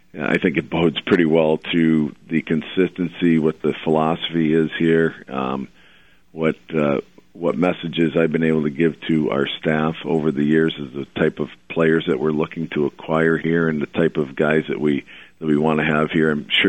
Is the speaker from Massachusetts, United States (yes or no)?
yes; Massachusetts, United States; Well, you know, interestingly enough, I'm from Massachusetts, and for the, you know, I've been here for 13 years since day one.